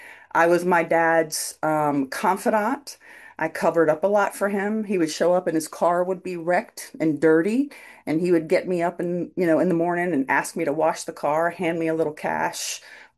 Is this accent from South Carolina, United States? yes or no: yes; South Carolina, United States; And I grew up in South Carolina. And I grew up like one of the only kids who had divorced parents.